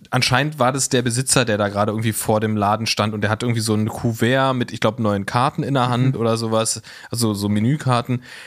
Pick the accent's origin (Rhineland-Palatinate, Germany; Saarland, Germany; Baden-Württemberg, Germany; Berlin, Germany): Berlin, Germany; Also ich als Berliner nenne es Berg.